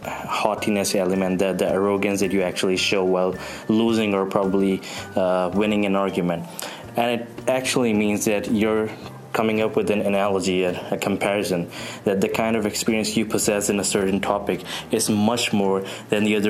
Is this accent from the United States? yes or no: no; Pakistan; I'm from Asia, Pakistan. So this phrase that I'm going to share with you guys, it's in Urdu.